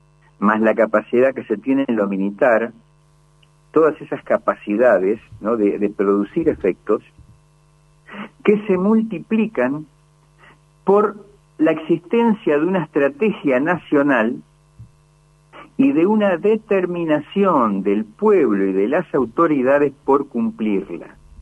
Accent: Argentina; es lo que nos va a desarrollar más como argentinos.

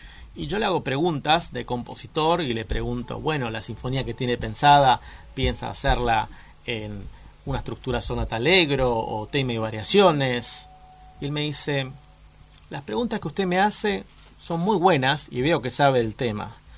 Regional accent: Argentina; yo soy argentino también.

